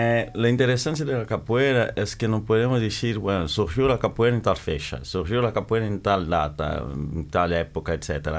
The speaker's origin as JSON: {"language": "Spanish", "country": "DR Congo", "tie": "born or raised there", "moved": "yes", "lives_now": "Brazil", "said": "yo soy natural de la República Democrática del Congo, que hace como 32 años que estoy en Brasil."}